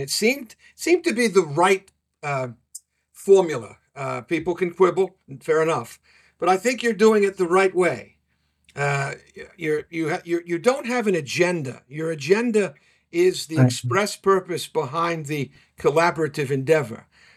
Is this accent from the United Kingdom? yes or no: yes; Wales, United Kingdom; As a Welshman, we believe we're the lost tribe of Israel.